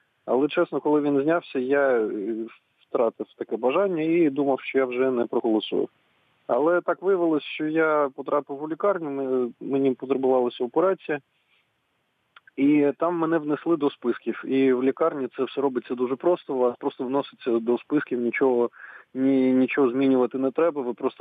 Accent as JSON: {"language": "Ukrainian", "town": "Odesa", "region": "Odesa Oblast", "country": "Ukraine", "lives_now": "Kyiv, Ukraine", "said": "я не киянин, я одесит, а мушу голосувати в Києві."}